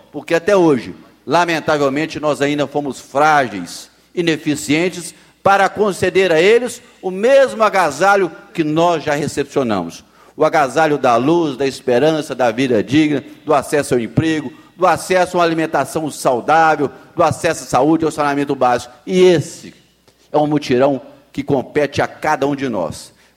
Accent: Ibirité, Minas Gerais, Brazil; Eu sou de origem simples, nascido e criado em Ibirité.

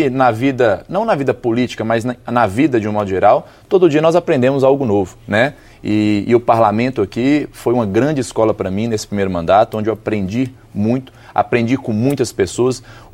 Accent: Montes Claros, Minas Gerais, Brazil; a região de onde eu sou, né, que é Montes Claros, o norte de Minas

